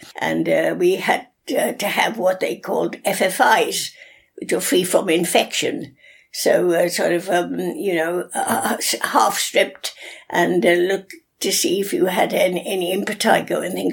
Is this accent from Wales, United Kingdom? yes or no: yes; Wales, United Kingdom; born there; Yes, I was born in Monmouthshire. My father was a miner, and having served all the way through the First World War, he came back and there was nothing else to do in South Wales.